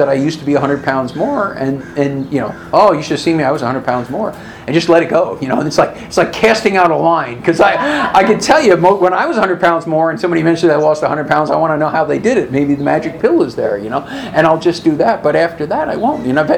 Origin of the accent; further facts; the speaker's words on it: New York, United States; You know, again, I come from New York, and I kept from this alcoholic family